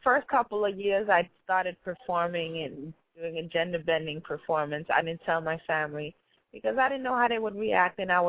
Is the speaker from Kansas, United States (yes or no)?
no; New York, United States; No, my parents are from Haiti. I was born and raised in Brooklyn.